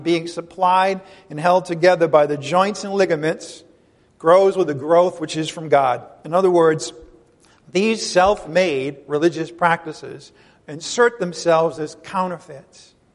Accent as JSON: {"language": "English", "region": "New England", "country": "United States", "tie": "born or raised there", "said": "Now, I grew up in New England, and congregational churches were all over the place."}